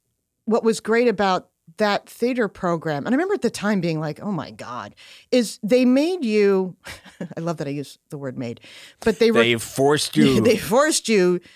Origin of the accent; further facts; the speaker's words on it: New York, United States; Okay, because I grew up on Long Island